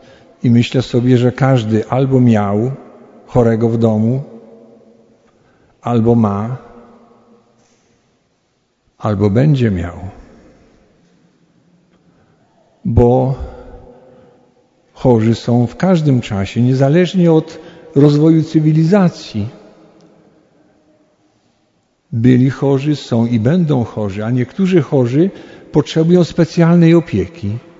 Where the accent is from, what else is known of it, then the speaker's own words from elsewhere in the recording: Kosina, Subcarpathian Voivodeship, Poland; Ja pochodzę z Kosiny, pobliskiej. Dzieci wiedzą, gdzie Kosina jest? Niedaleko, 7 kilometrów.